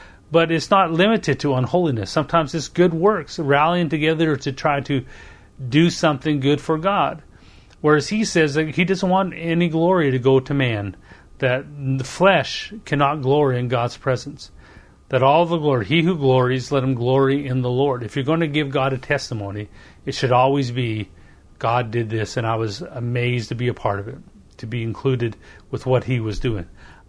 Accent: Canada; Being Canadian, it's in our kind of in our culture to work together and to be nice to one another to a certain extent.

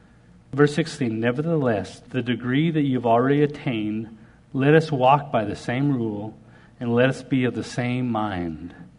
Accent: Canada; I'm a Canadian hockey player.

